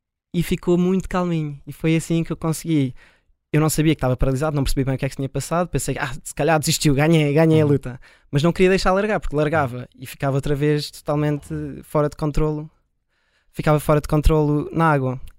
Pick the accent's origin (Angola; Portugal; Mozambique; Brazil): Portugal; Eu, felizmente, que cresci em Portugal, fiz muito isso cá nas praias.